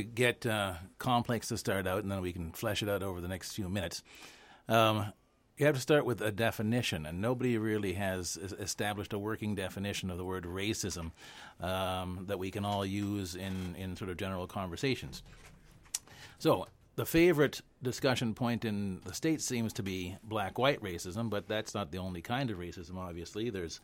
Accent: Nova Scotia, Canada; I'm from Nova Scotia.

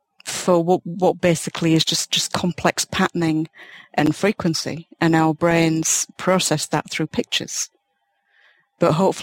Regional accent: Yorkshire and the Humber, United Kingdom; I'm from Yorkshire.

